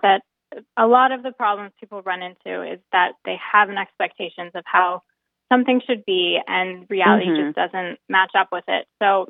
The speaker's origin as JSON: {"language": "English", "region": "East Coast", "country": "United States", "tie": "born or raised there", "said": "I grew up on the East Coast, and there was really, I couldn't picture going back to the East Coast"}